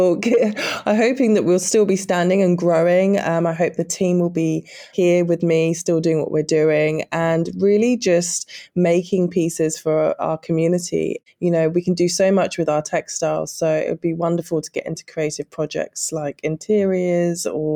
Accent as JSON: {"language": "English", "country": "Nigeria", "tie": "born or raised there", "lives_now": "Australia", "said": "I live in Australia now and I really wanted to have a little piece of home here where I am now. I grew up in Nigeria and I was surrounded by all these beautiful fabrics and prints and colours."}